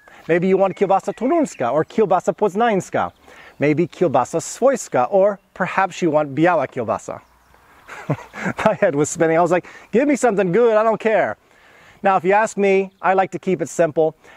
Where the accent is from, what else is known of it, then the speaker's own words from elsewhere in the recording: Houston, Texas, United States; I'm basing this really on the way that I grew up in Houston, Texas, 18 years, and comparing it that way.